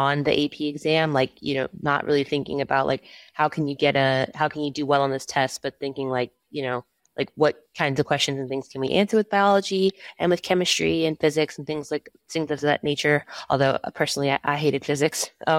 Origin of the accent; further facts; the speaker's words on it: Cary, North Carolina, United States; I'm from Cary, North Carolina.